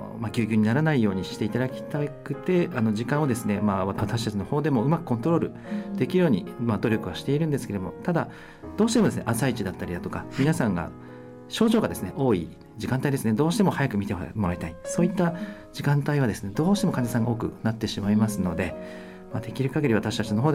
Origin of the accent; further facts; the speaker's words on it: Higashimurayama, Tokyo, Japan; born there; also born or lived in Shizuoka / Boston; 私は、東京都東村山市というですね、東京の西の方で実家生まれまして、